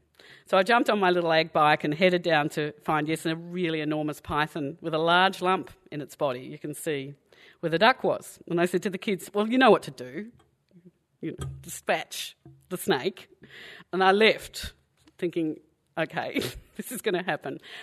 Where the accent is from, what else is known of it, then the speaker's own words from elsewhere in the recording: Inglewood, Australia; I'm a kid from Inglewood, that little kid standing in the paddock